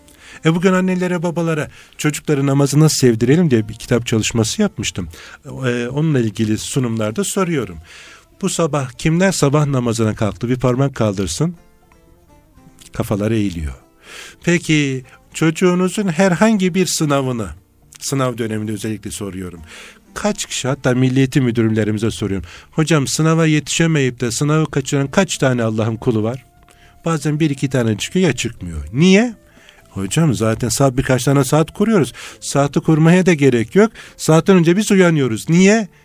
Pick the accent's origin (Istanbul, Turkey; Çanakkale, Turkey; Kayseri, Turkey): Çanakkale, Turkey; Çanakkale'liyim.